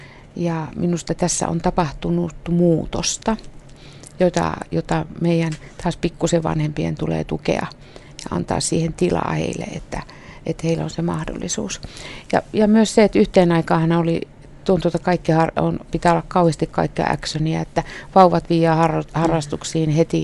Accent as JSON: {"language": "Finnish", "town": "Posio", "region": "Lapland", "country": "Finland", "said": "kun mä oon tuolla Posiolla. Meillä on kesämökki sieltähän me ollaan myös kotoisin molemmat"}